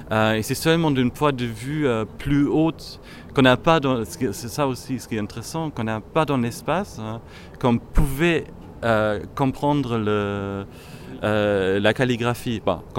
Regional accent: Berlin, Germany; also born or lived in London; now in Paris, France; Nous nous sommes installés à Paris il y a, nous personnellement, ça fait 5 ans maintenant. Moi, je suis d'origine de Berlin. J'ai passé 7 ans à Londres.

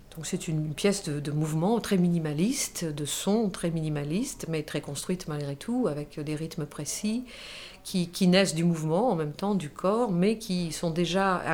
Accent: Germany; Là, je viens d'Allemagne.

